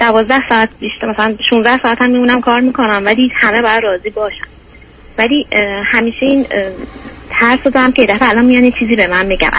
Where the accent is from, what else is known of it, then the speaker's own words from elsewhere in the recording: Iran; moved away as an adult; now in New York, United States; الان 28 سالمه، مدت 5 سال نیمی که از ایران اومدم، امریکا نیویورک هستم.